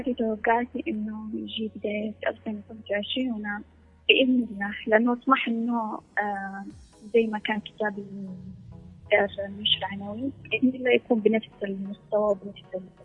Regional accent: Yemen; احنا بالنسبة لنا كيمنية وكاتبة كيمنية يعني من قلب المعاناة بنكتب،

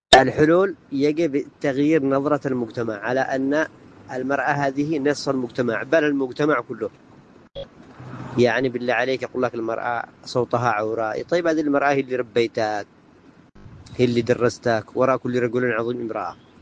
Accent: Yemen; بلدنا اليمن

